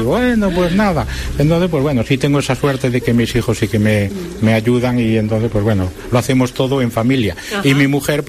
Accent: Santiago de Compostela, Galicia, Spain; Hombre, soy de Santiago, tenemos además que celebramos lo del 30 aniversario, creo que del Camino Francés

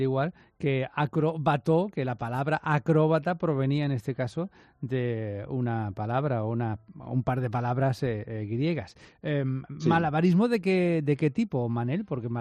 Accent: Málaga, Andalusia, Spain; Así que eso de Ancala Térmica ya sabemos todos, si somos malagueños, lo que significa.

